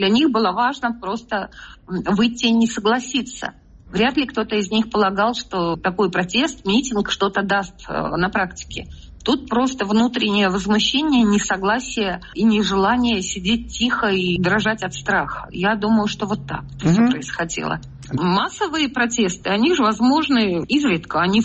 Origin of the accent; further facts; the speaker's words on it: Russia; Но не будем забывать, что я из Дагестана.